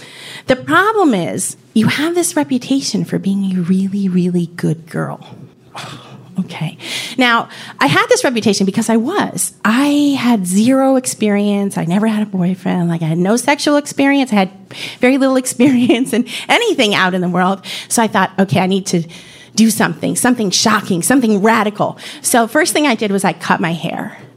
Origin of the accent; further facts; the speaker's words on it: New York City, New York, United States; But I grew up in New York City, and I went to an arts high school, public high school, on 57th Street and 2nd Avenue.